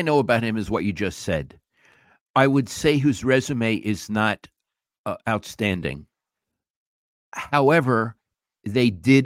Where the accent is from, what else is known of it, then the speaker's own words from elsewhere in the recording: New York, United States; I am a New Yorker, and I'm very plain spoken